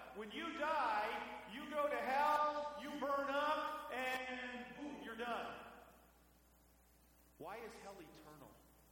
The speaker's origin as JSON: {"language": "English", "town": "Bethlehem", "region": "Pennsylvania", "country": "United States", "tie": "born or raised there", "said": "I grew up in just outside of Bethlehem, Pennsylvania. That used to be one of the big steel towns of Pennsylvania."}